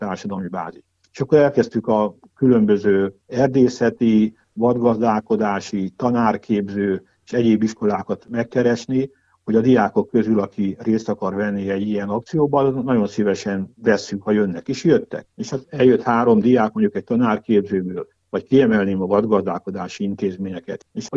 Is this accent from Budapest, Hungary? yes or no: yes; Budapest, Hungary; én Budapesten a Péterhegy környékén nőttem fel, ott is rengeteg űrge volt